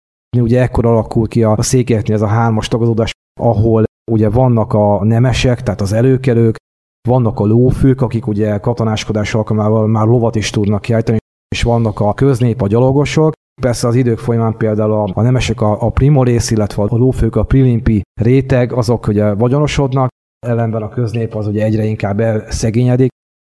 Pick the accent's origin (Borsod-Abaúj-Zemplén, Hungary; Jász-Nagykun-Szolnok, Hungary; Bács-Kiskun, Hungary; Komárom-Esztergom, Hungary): Jász-Nagykun-Szolnok, Hungary; Én viszont jász vagyok, tehát mivel később érkeztünk, ugye valamikor a tatárjárás előtti esztendőben a kunokkal együtt